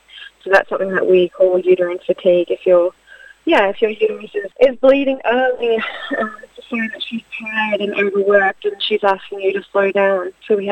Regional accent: Brisbane, Queensland, Australia; I'm from Brisbane.

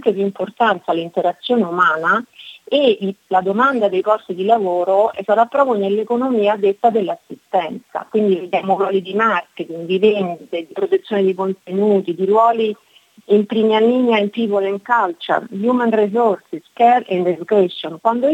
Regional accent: Rome, Lazio, Italy; moved away as an adult; now in Australia; allora io mi sono trasferita in Australia 3 anni e mezzo fa, vengo da Roma

